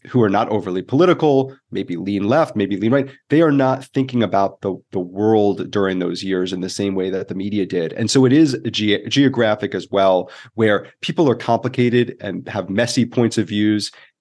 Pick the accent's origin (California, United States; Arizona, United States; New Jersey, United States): New Jersey, United States; also born or lived in New York City; You know, I grew up in the East Coast. It was New Jersey, and went to Syracuse University in New York. And then I lived in New York City for a long time, working at a variety of outlets.